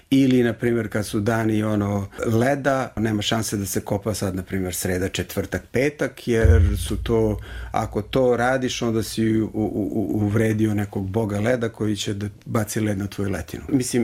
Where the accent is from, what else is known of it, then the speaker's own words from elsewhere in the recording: Serbia; Ja sam pravoslavni hrišćanin, Srbin. U stvari, ja sam Srbin, pravoslavni hrišćanin, ali sam i Južni Sloven. Prvo sam Južni Sloven, u stvari.